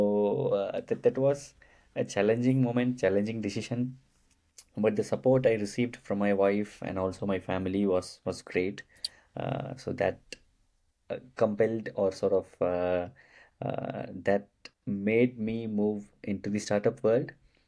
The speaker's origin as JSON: {"language": "English", "country": "India", "moved": "as an adult", "said": "I come from India"}